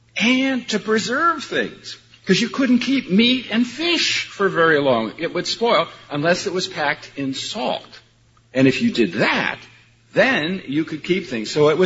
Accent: Minnesota, United States; where I grew up in Minnesota, they tended to throw it on the roads in the wintertime, and it didn't help.

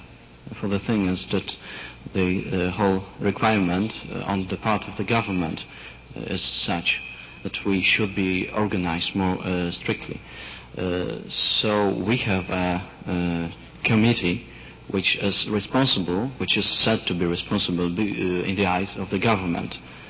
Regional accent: Warsaw, Masovian Voivodeship, Poland; English is a second language; I'm from Poland, from Warsaw.

